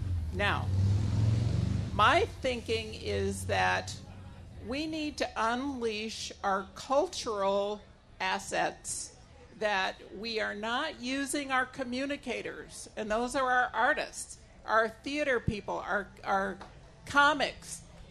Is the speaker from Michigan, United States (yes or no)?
yes; Ann Arbor, Michigan, United States; I'm from Ann Arbor.